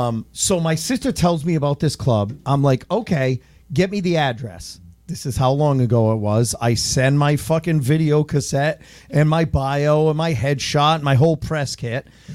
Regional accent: Rhode Island, United States; hey, I'm a comic from Rhode Island. I said Boston. I said, I'm a comic from Boston.

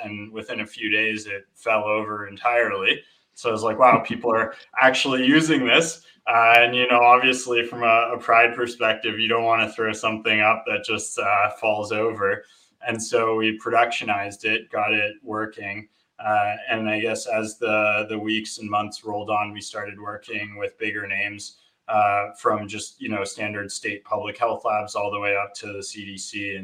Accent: Toronto, Ontario, Canada; born there; Originally, I was born in Toronto.

